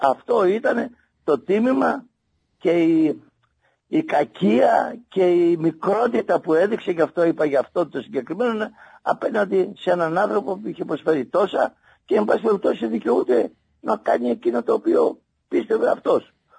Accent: Patras, Western Greece, Greece; το ξέρουν οι πατρινοί, είμαι πατρινός και το πρωτάθλημα θα έρθει εδώ

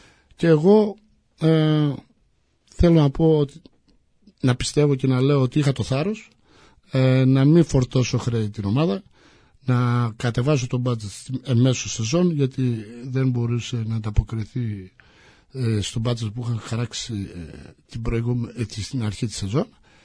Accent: Patras, Western Greece, Greece; είμαι από την Πάτρα, έχω μεγαλώσει στην Πάτρα, έχω μεγαλώσει μέσα στην Παναχαϊκή.

